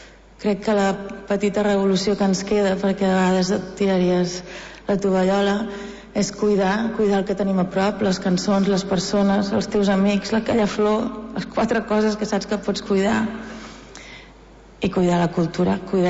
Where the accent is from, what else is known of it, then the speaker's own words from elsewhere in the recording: Catalonia, Spain; Jo sóc de l'Empordà, sóc d'aquell paisatge. A mi em van apuntar a música, vaig anar dels 3 anys als 18 anys a l'Escola de Música Rita de Ferrer.